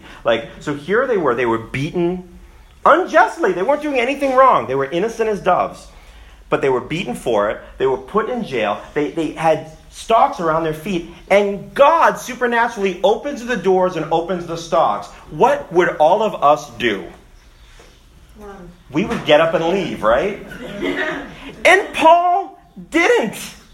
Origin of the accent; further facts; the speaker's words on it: United States; I love being an American. I'm a patriot, all that.